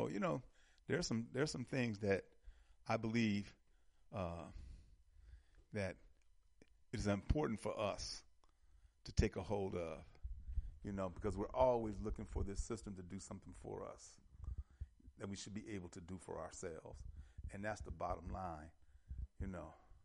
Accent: Wisconsin, United States; now in Georgia, United States; You know, I came from Wisconsin. Yeah, I came from Wisconsin.

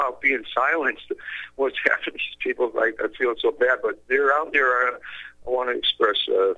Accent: Northampton, Massachusetts, United States; I'm from Northampton.

